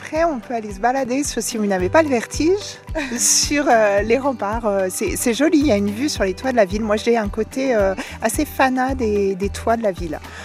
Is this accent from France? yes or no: yes; Auvergne-Rhône-Alpes, France; Nous, on vient de France, on vient de la région lyonnaise.